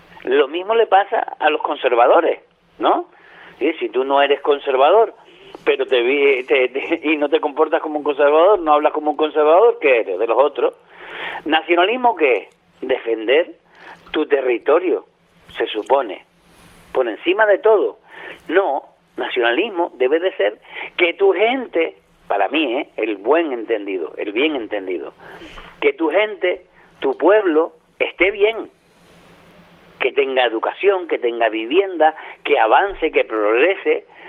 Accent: Canary Islands, Spain

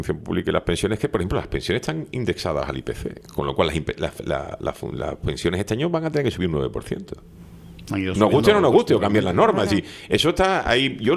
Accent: Canary Islands, Spain; como comunidad autónoma, como pueblo canario

